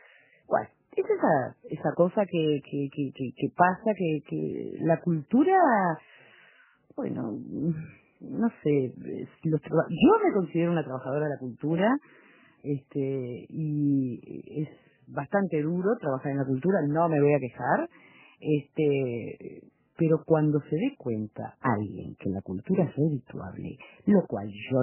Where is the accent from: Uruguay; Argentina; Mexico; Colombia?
Uruguay; also born or lived in Galicia, Spain; yo que soy gallega y uruguaya, las dos cosas